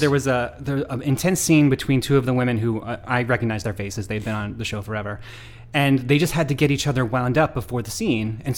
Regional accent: New Jersey, United States; Well, I grew up in North Jersey. I went to Chapel Hill, to UNC Chapel Hill.

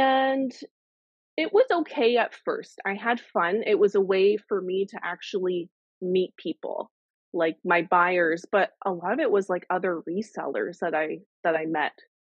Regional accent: Canada; I'm the Canadian reseller.

